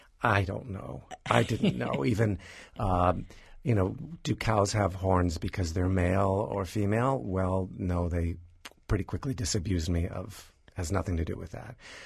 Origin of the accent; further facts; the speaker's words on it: Columbus, Ohio, United States; I grew up in Columbus.